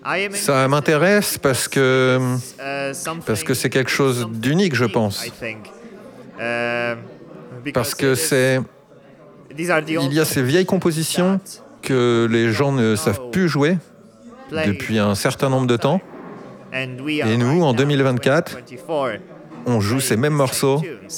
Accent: Świętokrzyskie Voivodeship, Poland; Je viens de Pologne, de la très jolie région des Monts Sainte-Croix. Ce sont les plus vieilles montagnes d'Europe. Et c'est un très joli endroit d'où venir, je pense.

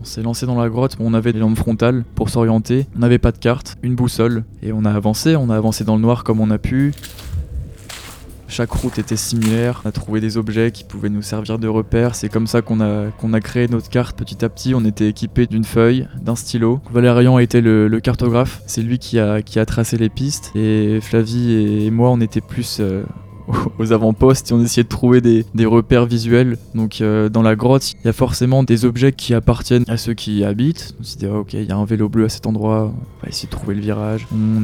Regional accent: Brittany, France; j'ai 23 ans, je suis breton

